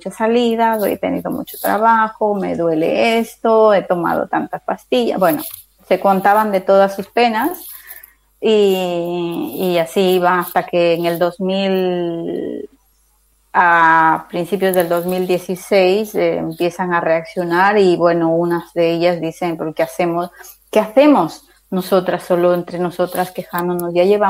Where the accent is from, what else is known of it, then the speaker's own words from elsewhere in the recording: Ecuador; moved away; Yo soy inmigrante, sí, yo soy de Ecuador